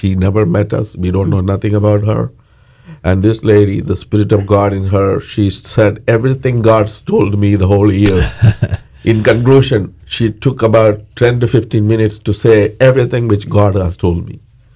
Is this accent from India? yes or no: yes; southern India, India; English is a second language; I'm originally from India